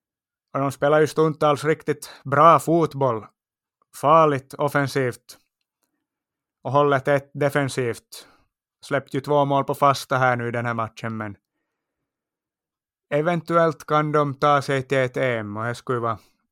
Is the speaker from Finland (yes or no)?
yes; Finland; som finländare tackar man ju och tar emot.